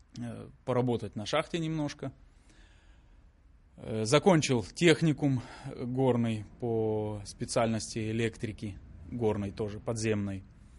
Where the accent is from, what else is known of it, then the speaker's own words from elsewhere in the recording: Kazakhstan; now in Israel; Откуда родом? Родом с Казахстана, хотя корни у нас не оттуда.